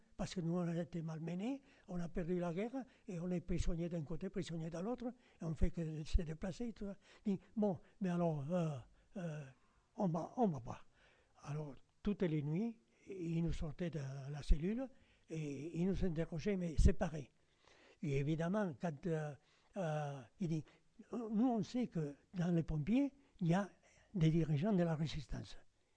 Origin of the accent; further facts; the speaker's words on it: Spain; French is a second language; mais moi je parle français parce que je l'ai étudié en Espagne. mais je ne suis pas français, je suis espagnol.